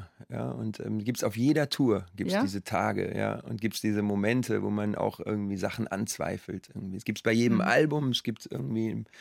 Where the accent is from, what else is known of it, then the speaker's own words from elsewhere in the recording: Cologne, North Rhine-Westphalia, Germany; Aber Köln ist definitiv meine Heimat. Wenn ich über die Severinsbrücke komme, dann atme ich tief durch und denke, jetzt bin ich zu Hause.